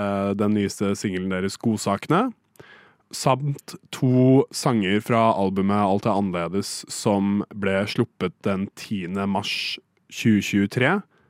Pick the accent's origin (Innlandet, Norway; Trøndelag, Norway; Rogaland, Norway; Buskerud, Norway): Innlandet, Norway; Hamar; musikken til folk-rock-bandet fra hjembyen min Hamar